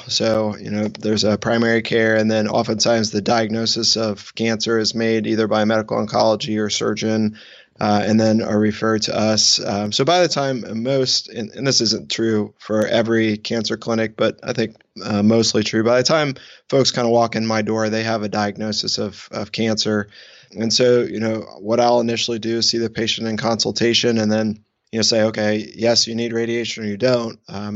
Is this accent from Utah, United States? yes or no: no; Columbus, Ohio, United States; Live in Ohio. I grew up in Ohio, initially grew up in Columbus